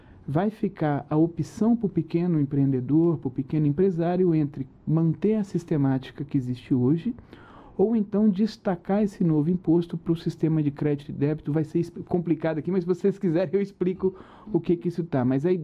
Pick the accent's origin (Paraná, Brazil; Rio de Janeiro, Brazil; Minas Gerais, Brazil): Minas Gerais, Brazil; eu sou mineiro, em Minas entra o pão de queijo.